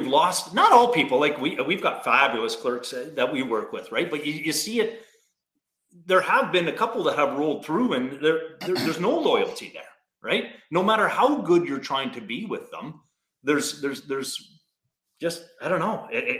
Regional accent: Timmins, Ontario, Canada; Like when I grew up in Timmins and different circumstances and it was a completely different world.

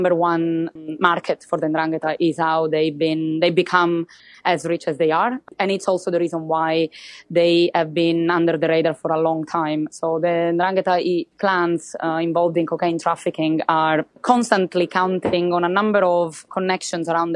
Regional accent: Calabria, Italy; I don't live in Germany, so I don't know about the German situation. But I come from Calabria

